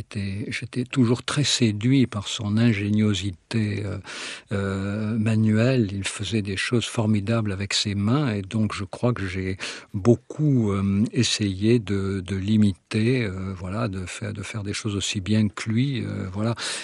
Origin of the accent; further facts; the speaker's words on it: Valence, Auvergne-Rhône-Alpes, France; born there; quand je suis né donc à Valence, dans la Drôme, il fallait du temps pour y aller.